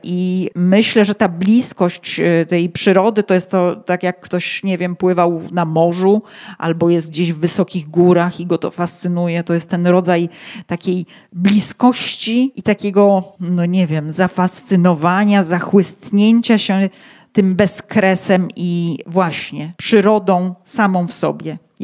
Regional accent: Katowice, Silesian Voivodeship, Poland; I nawet jak ja jestem z Katowic, ze Śląska, no to nie jest jakieś, oczywiście ten Śląsk ma bardzo różne oblicze

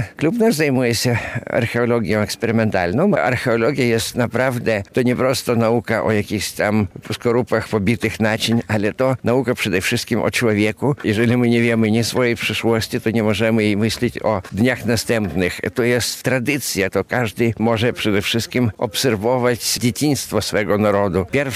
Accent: Vilnius, Vilnius County, Lithuania

